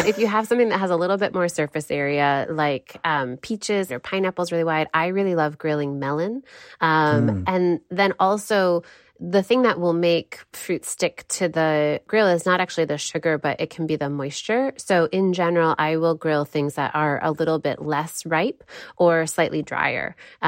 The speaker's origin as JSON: {"language": "English", "region": "Michigan", "country": "United States", "said": "I'm from Michigan and we grow a lot of fruit here. I mm-hmm. have always lived, or mostly always lived on the west side of the state, which is our fruit belt."}